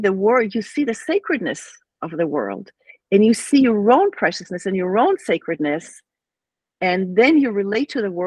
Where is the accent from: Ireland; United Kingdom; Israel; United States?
Israel; well, I'm from Israel, so go to the army for 2 years, get married, have kids